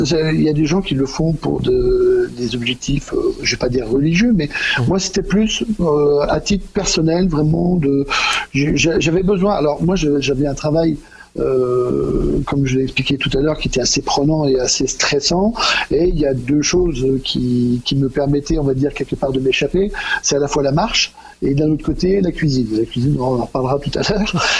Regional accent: France; moved away as an adult; now in Ireland; je suis arrivé en août 2015, donc à Irlande, tout frais venu de France, puisque comme pas mal d'auditeurs vont remarquer, j'ai un petit accent qui me trahit. Donc effectivement, j'étais en France

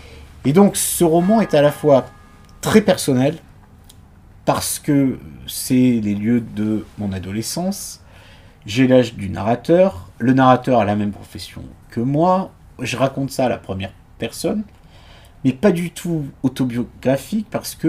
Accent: Antibes, Provence-Alpes-Côte d'Azur, France; Antibes, ouais, je suis Antibois.

